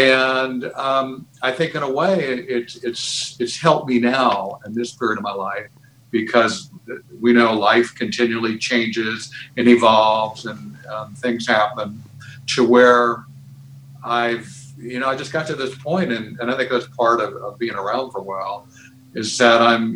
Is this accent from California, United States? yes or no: yes; San Francisco, California, United States; I grew up in San Francisco.